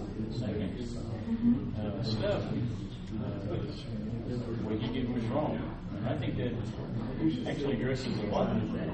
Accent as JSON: {"language": "English", "town": "Tucson", "region": "Arizona", "country": "United States", "said": "well, I'm in Colorado right now. I'm from Tucson."}